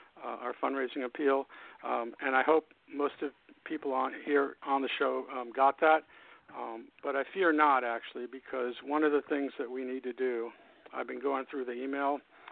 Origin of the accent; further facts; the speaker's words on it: New York, United States; myself included, since I grew up here in New York